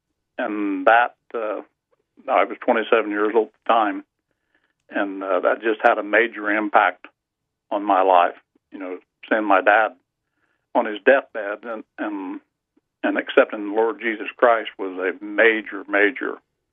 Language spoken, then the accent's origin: English; Pendleton, Indiana, United States; I grew up in a small town called Pendleton, Indiana. It's about 30 miles northeast of Indianapolis.